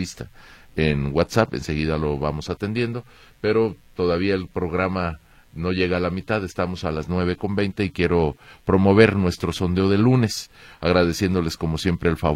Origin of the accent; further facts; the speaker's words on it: Mexico; Para poder obtener un pasaporte, como ciudadanos mexicanos, nos exigen la credencial del INE.